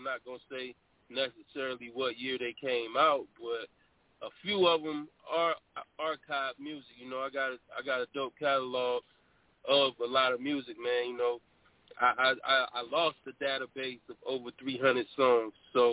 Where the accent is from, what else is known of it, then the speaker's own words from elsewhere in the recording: Winnsboro, South Carolina, United States; now in Charlotte, United States; I am a Carolina boy. I'm born and raised in Winnsboro, South Carolina. Moved to Charlotte, like, 2012. So, you know, I'm just Carolina, man. I've always been in the Carolinas.